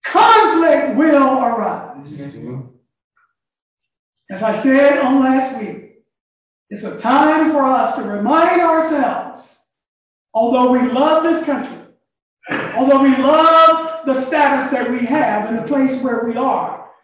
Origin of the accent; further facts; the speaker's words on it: United States; I don't want folks to say because I'm from the United States, they don't welcome me.